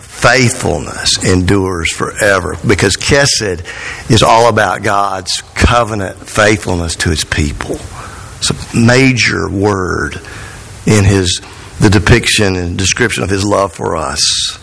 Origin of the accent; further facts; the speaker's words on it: United States; being the American pastor I am